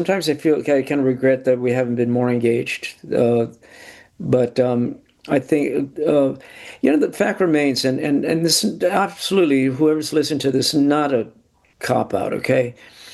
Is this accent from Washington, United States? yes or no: no; East Los Angeles, California, United States; that pool of experience of growing up in East Los Angeles.